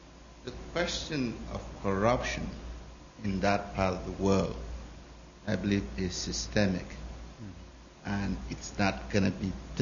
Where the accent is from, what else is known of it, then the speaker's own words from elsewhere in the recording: Cameroon; I'm from Cameroon in Central Africa.